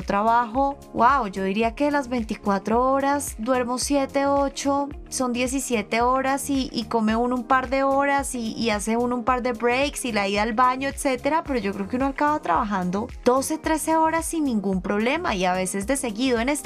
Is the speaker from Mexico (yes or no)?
no; Bogotá, Colombia; Yo soy una fan de este país, yo soy una fan de Bogotá. Yo nací acá, yo crecí acá, soy súper cachaca.